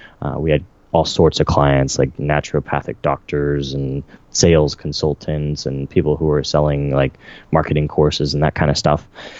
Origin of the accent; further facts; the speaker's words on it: California, United States; And I grew up in the Central Valley, which was hit especially hard.